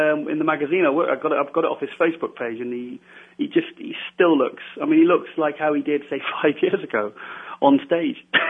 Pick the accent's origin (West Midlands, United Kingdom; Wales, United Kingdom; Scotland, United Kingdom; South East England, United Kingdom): Wales, United Kingdom; No. I'm Welsh. Do I sound Welsh like Flex Lewis?